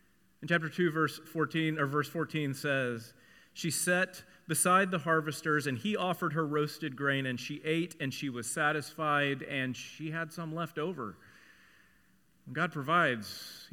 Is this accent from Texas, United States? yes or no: yes; Dallas, Texas, United States; when I was growing up in Dallas, there was also a place called Poncho's